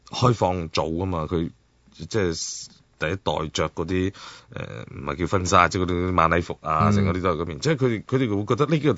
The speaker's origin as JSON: {"language": "Cantonese", "region": "Guangdong", "country": "China", "said": "即系我哋广东人日日都话哇去饮啊"}